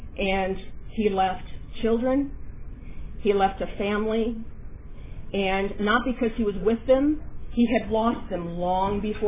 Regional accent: Darby, United States; now in Redlands, United States; I grew up in Darby, at Darby, and then I left. I went out to the Inland Empire. I'm now in Redlands.

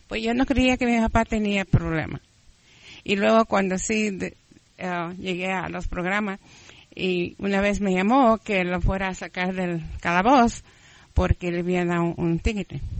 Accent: Texas, United States; soy de Texas.

